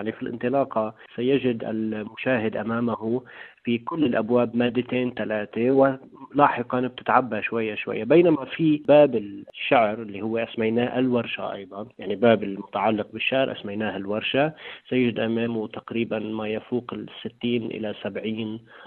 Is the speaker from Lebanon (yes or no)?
yes; Lebanon; لا يمكن أنه نحن كشباب لبنانيين وعرب أن نقوم بها لوحدنا